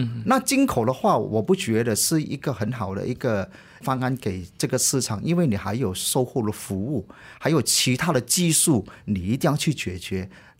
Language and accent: Chinese; Malaysia; 我们是马来西亚的一个独家批发商在马来西亚